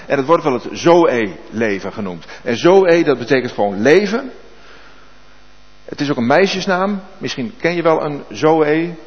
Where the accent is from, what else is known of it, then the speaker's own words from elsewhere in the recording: Zuidhorn, Groningen, Netherlands; ik ben zelf geboren in Zuidhorn, even voor de goede orde, dus ik ben Groninger.